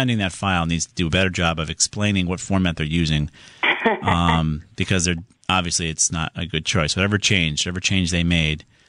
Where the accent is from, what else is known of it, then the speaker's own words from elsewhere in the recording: Southington, Connecticut, United States; Let's move on to Larry in my hometown of Southington.